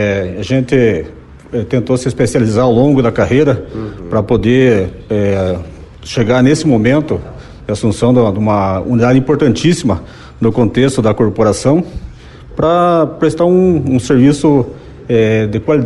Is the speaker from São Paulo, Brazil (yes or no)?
no; Ponta Grossa, Paraná, Brazil; eu sou natural da cidade de Ponta Grossa, fiz a minha maior parte da minha carreira naquela região, no primeiro BPM.